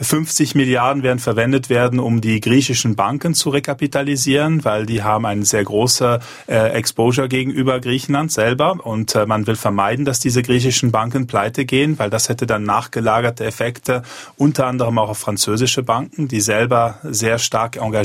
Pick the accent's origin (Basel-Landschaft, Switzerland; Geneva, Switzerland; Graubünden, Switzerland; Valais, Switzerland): Geneva, Switzerland; Also ich habe noch nie in Deutschland Steuern gezahlt. Ich komme aus Genf.